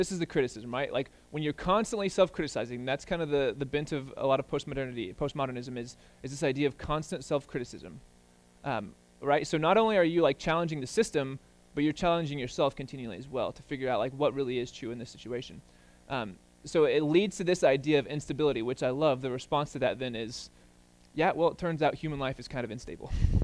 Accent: Missouri, United States; I'm from Podunk, Missouri, where there's like 8 Baptist churches, like 4 Assemblies of God churches, and 1 Methodist church

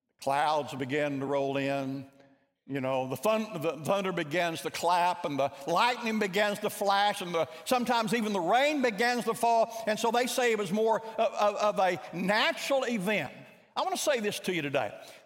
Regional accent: Oklahoma, United States; I grew up in Oklahoma before I was there

